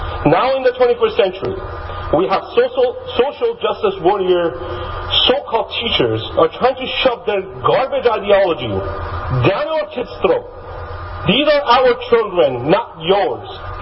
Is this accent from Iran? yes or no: yes; Iran; I grew up in Iran as a Christian.